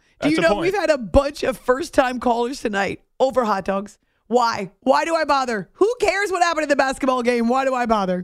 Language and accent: English; New Hampshire, United States; It's one of my favorite things about New England, about growing up in New Hampshire.